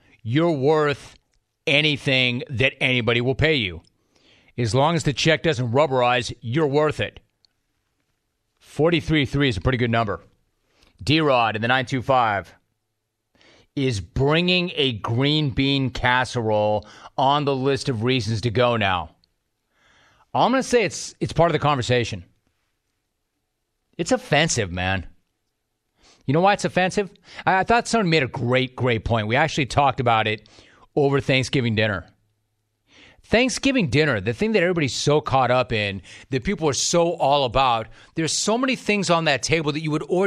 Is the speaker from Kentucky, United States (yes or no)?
yes; Lexington, Kentucky, United States; You know the world is weird when the football coach of my hometown Kentucky Wildcats is mentioned as a candidate for LSU, OU, and other top jobs.